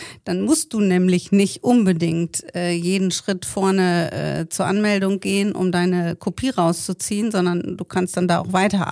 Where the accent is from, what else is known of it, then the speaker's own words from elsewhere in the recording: Hamm, North Rhine-Westphalia, Germany; born there; also born or lived in Bielefeld / Soest / Münster; now in Papenburg, Germany; Ich bin geboren in Hamm, habe dann in Bielefeld gelebt, habe dann mit meinen Eltern in Soest gelebt und bin dann nach Münster gegangen und dann mit meinem Vater nach Papenburg